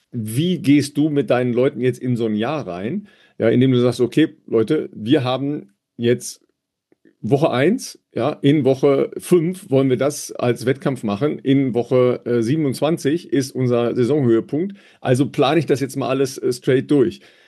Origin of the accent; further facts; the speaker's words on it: North Rhine-Westphalia, Germany; tatsächlich bin ich ja am Rande des Ruhrgebiets aufgewachsen